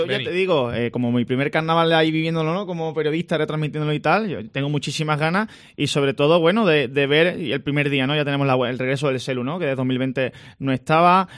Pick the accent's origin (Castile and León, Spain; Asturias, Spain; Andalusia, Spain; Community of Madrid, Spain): Andalusia, Spain; Cádiz; Yo ya te digo, como gaditano carnavalero, para mí poder estar aquí en la cadena COPE y poder cubrir y comentar, vivir con vosotros, ¿no?, y con nuestros oyentes el Carnaval de Cádiz, para mí es algo muy especial.